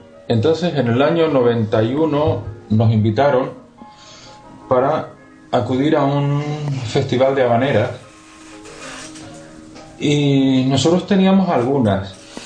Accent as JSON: {"language": "Spanish", "town": "Las Palmas", "region": "Canary Islands", "country": "Spain", "tie": "born or raised there", "moved": "yes", "lives_now": "Barcelona, Spain", "said": "Yo nací en las Islas Canarias, aunque llevo viviendo en Barcelona hace 14 años. Estudié en diferentes lugares, en Sevilla y Madrid. Estudié, pues, guitarra, que luego finalicé los estudios en el Conservatorio de Las Palmas, donde soy natural."}